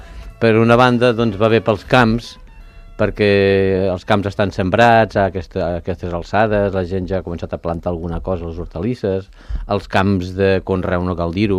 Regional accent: Ponts, Catalonia, Spain; jo vinc de Ponts, soc de Ponts, fa molts anys, vaig néixer allà

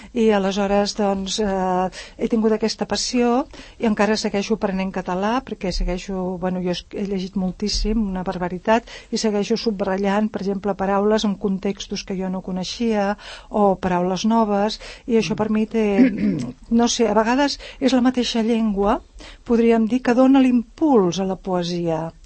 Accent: Cerdanyola, Catalonia, Spain; com que ella és de Ripollet però es va casar a Cerdanyola i jo sóc també de Cerdanyola

